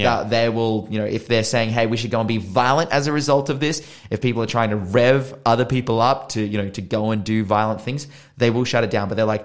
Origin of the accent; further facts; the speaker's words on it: Australia; as an Australian